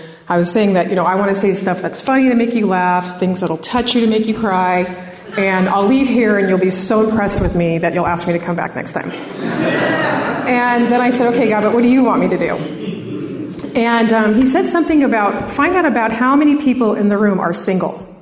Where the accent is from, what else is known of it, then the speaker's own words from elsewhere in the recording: Simi Valley, California, United States; I'm from Simi Valley. Well, I was born and raised. I'm a Valley girl, but this was in Simi Valley.